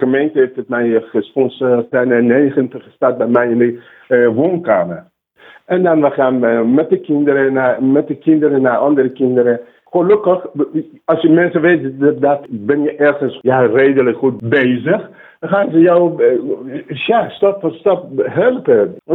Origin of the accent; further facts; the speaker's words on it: Iran; Dutch is a second language; now in Netherlands; ik kom zelf uitsprekelijk uit Iran.